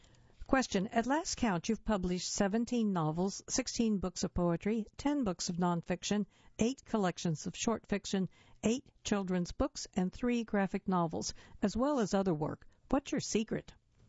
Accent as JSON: {"language": "English", "country": "Canada", "said": "I'm Canadian, so we take a dubious view of fame."}